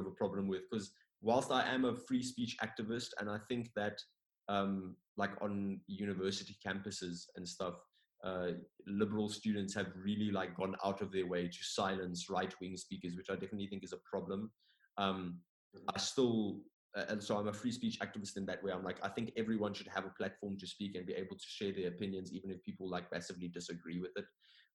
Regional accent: Botswana; Like, I've got the citizenship, but I've lived in Botswana my whole life.

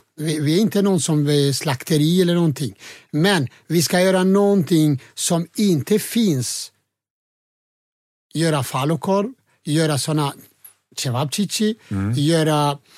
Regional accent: Kosovo; fast jag kommer från Kosovo, jag är muslim själv

